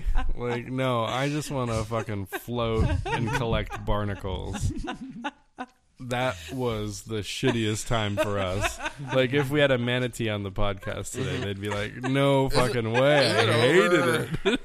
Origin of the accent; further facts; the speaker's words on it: Florida, United States; I grew up in Florida